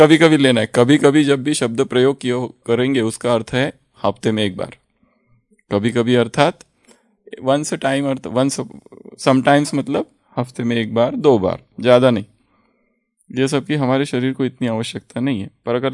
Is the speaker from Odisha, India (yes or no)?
yes; Odisha, India; मैं उड़ीसा से हूँ, मैं एक हाउस वाइफ हूँ